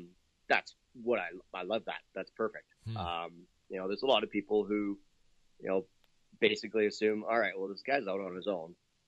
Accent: Alberta, Canada; So, yeah, I'm from Canada, southern Alberta, about an hour south of Calgary.

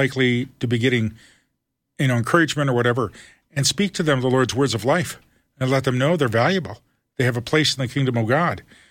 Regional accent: Toledo, Ohio, United States; That's why I grew up in Toledo, the best scale system in the world

